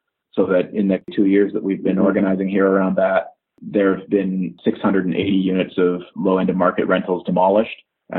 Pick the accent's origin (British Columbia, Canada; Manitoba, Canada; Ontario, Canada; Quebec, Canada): British Columbia, Canada; Vancouver; I've lived in the Vancouver area for my whole life